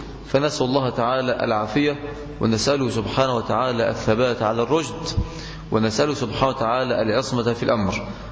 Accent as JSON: {"language": "Arabic", "country": "Egypt", "said": "لأن مجلس الشعب عندنا في مصر كما يزعمون هو سيد قراره"}